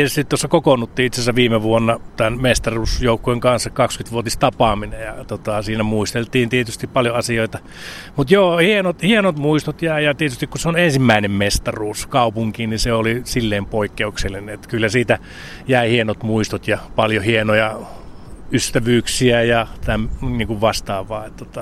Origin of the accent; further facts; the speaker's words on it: Kuopio, North Savo, Finland; also born or lived in Lappeenranta; siinä iässä muutettiin Lappeenrannasta Kuopioon, että kyllä musta vähän niin kuin savolainen sitten tuli